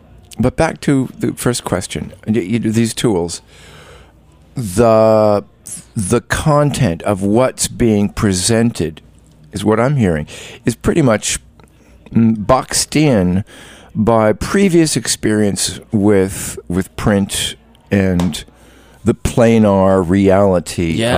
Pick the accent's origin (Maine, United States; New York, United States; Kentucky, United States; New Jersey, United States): New Jersey, United States; I mean, I grew up in Jersey and I used to be a surfer guy.